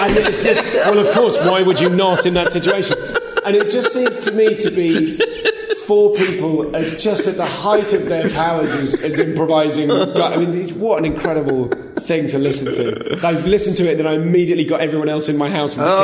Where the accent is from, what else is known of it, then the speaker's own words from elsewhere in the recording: United Kingdom; I couched this in as a Brit.